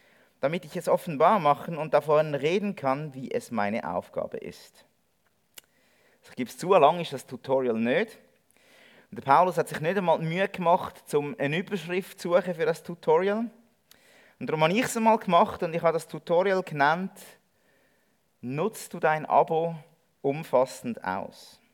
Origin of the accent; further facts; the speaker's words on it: Zurich, Switzerland; now in Interlaken, Switzerland; Und wenn ihr vermutlich meiner Stimme an schnell rausgehört habt, komme ich aber nicht aus dem Berner Oberland, sondern ich komme aus einem anderen Oberland, nämlich aus dem Zürich Oberland. Wir sind jetzt als Familie 3 Jahre in Interlaken.